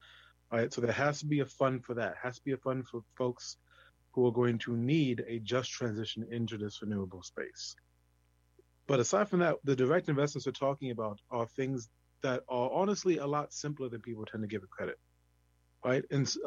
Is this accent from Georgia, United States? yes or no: no; Bronx, New York, United States; Oh, in the Bronx, where I'm coming from the Hunts Point, we have mass agreement on this, right?